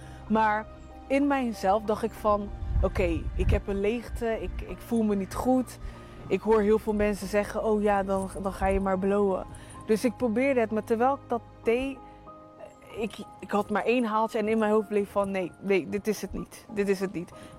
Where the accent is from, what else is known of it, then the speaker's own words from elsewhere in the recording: Rotterdam, South Holland, Netherlands; ik kom uit Rotterdam.